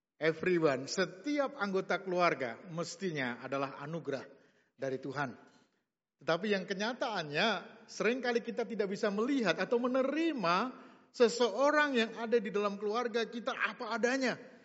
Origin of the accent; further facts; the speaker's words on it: Semarang, Central Java, Indonesia; now in Jakarta, Indonesia; saya aslinya Semarang loh. Ya, dari Jalan Beringin, dulu lahirnya di sana. Jadi gayanya kan Batak tapi medok gitu ya. Di Jakarta juga pada heran, ini benar-benar gak saya bilang, belah jiwa saya Batak, betul.